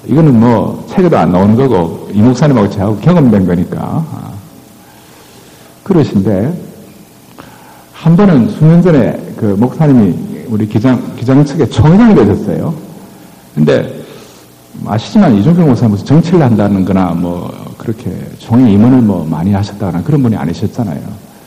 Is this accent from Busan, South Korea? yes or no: yes; Busan, South Korea; 제가 어릴 때 부산에서 좀 자랐는데